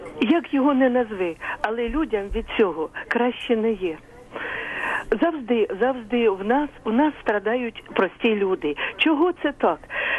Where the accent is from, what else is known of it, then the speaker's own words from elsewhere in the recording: Donbas, Ukraine; Я сама родом з Донбасу, і мені дуже прикро оце все чути.